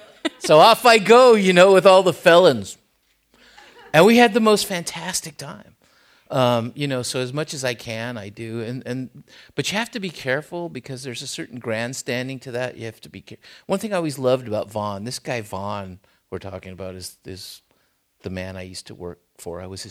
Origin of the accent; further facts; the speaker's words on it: Tijuana, Baja California, Mexico; accent: Tijuana; first language es; English is a second language; moved away; also born or lived in San Diego; I was born in Tijuana. Spanish was my first language. I grew up in the barrio. I had a strong Tijuana accent when I spoke English. And I didn't know anything was weird until I moved to a little white suburb, Claremont, San Diego.